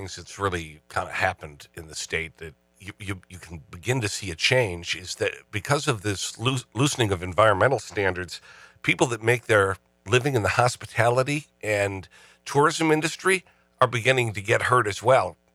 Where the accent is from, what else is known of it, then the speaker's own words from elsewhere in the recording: Milwaukee, Wisconsin, United States; now in Madison, United States; it's where I come from, and you know, so I always consider Milwaukee my hometown, even though I've lived in Madison most of my life.